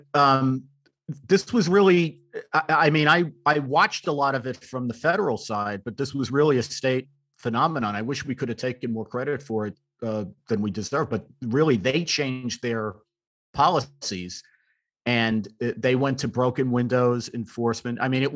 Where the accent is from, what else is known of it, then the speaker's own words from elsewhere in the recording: New York City, New York, United States; when I grew up in the Bronx in the 60s and 70s, it was a commonplace that you would have somewhere between 1,500 and 2,000 murders every year.